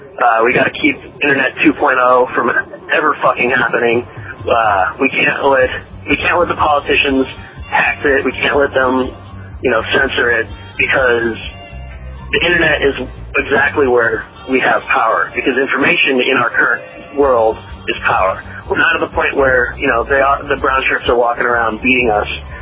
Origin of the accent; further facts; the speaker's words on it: Springfield, Illinois, United States; I actually tried to start a cop watch in my hometown, Springfield, Illinois, which is just 100,000 people.